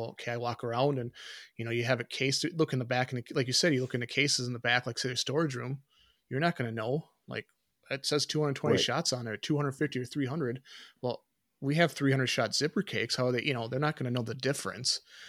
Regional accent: Wisconsin, United States; But, okay, well, I'm from Wisconsin.

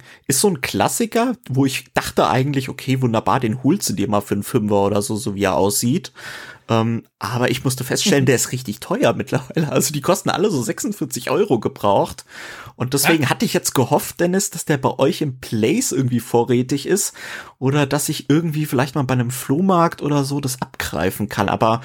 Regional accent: Frankfurt, Hesse, Germany; Genau, ich kann das auch als Frankfurter bestätigen.

